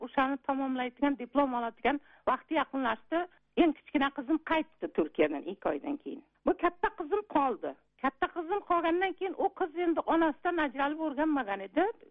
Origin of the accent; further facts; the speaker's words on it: Zomin, Sirdaryo Region, Uzbekistan; born there; Men Sirdaryo oblasi Zomin rayonida tug'ilganman. Oilam, ota-onam o'qituvchi bo'lgan.